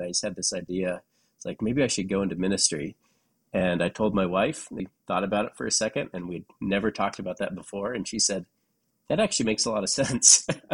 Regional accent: Colorado, United States; I grew up mostly in Colorado, in a really great, faithful Christian home there with parents that love the Lord.

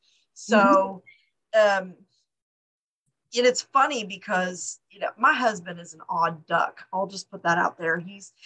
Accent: Live Oak, Texas, United States; I grew up in Live Oak, Texas, which is just outside of San Antonio.

